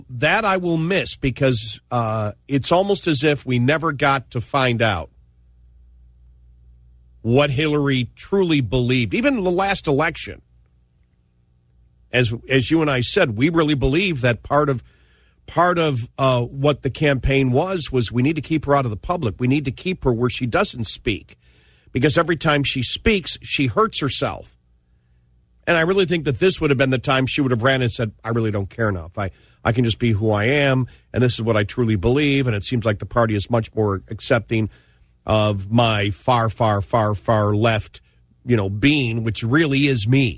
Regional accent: Buffalo, New York, United States; Look, I'm from Western New York, the Buffalo area, and I remember when she ran.

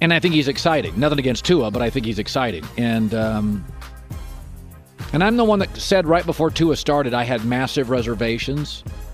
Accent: Pacific Northwest, United States; And frankly, I'm from the Pacific Northwest, so I have benefited from it.

